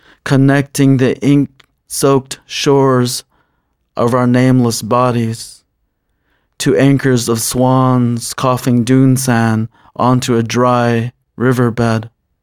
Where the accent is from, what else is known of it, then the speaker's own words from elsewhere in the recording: United States; I'm originally from the Navajo Reservation, and I'm of the Bimpitotni, Todachitni, Bitter Water people, and I'm born for the many goats.